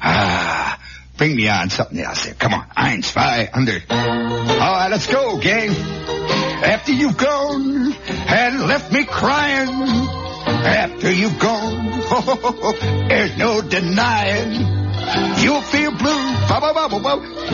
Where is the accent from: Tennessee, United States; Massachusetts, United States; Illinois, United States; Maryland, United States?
Illinois, United States; Chicago; Yeah, I'm from Chicago.